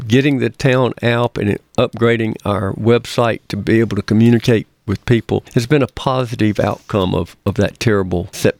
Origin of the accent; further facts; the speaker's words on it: Georgia, United States; which I coming from growing up in South Georgia, a fish fry with cheese grits and coleslaw